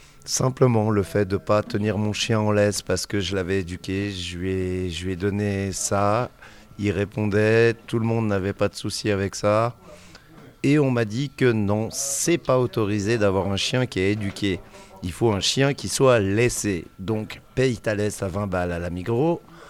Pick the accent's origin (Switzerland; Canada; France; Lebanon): France; Moi, en tant que Français sans permis sur Genève